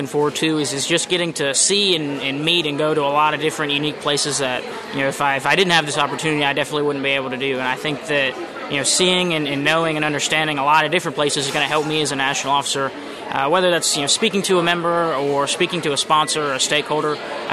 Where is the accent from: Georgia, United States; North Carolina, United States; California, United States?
Georgia, United States; Valdosta; I'm from Valdosta, Georgia.